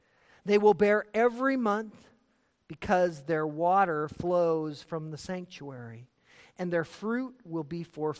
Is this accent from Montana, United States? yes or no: yes; Montana, United States; also born or lived in Idaho; because I came from Montana and Idaho